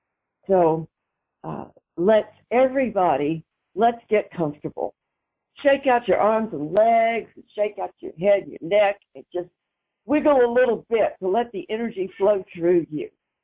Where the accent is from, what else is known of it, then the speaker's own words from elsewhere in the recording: Weatherford, Texas, United States; she was in the Fort Worth area, in my hometown, Weatherford.